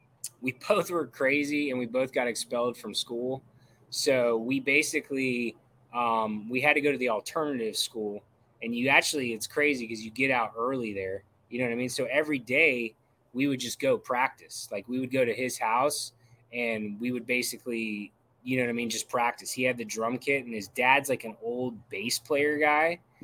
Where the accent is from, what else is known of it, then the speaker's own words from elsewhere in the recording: Florida, United States; I'm from Brevard County. I actually still live there. It was way better back in the day, I'd have to say.